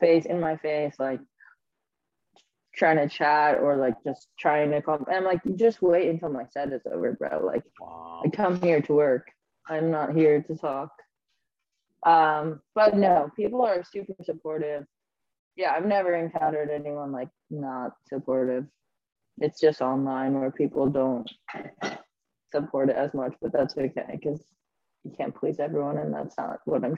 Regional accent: California, United States; I love the ocean because I'm from California.

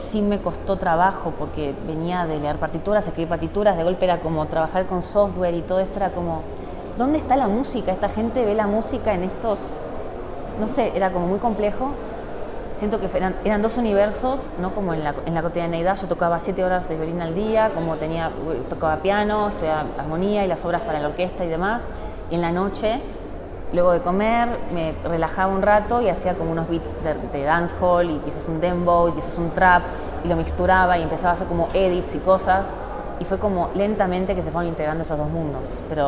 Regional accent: Buenos Aires, Argentina; also born or lived in Colombia; soy de Buenos Aires, Argentina.

